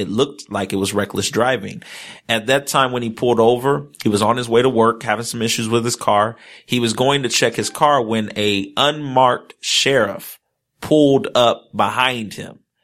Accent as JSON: {"language": "English", "town": "San Diego", "region": "California", "country": "United States", "tie": "born or raised there", "said": "I am. I'm from Southeast San Diego. I grew up on Skyline Drive near Morris High School."}